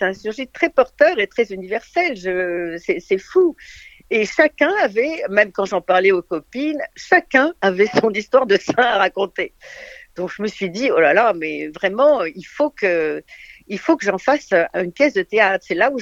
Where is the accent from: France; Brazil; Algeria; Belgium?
Algeria; parce que je suis originaire d'Algérie.